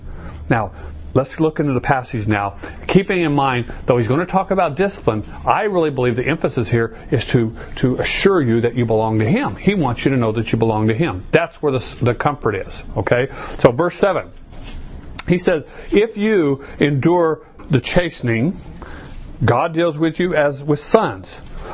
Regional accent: Chandler, Arizona, United States; And there were the times as a kid growing up in Chandler, I always, you know, when dad's not there, there's a sense that something's going on outside that's happening.

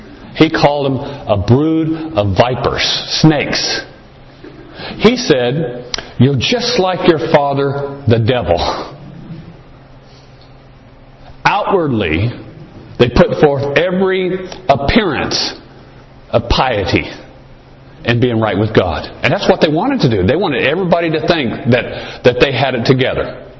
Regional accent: Chandler, Arizona, United States; I grew up in Chandler. And Chandler is a pretty, especially at that time, it was a farm community.

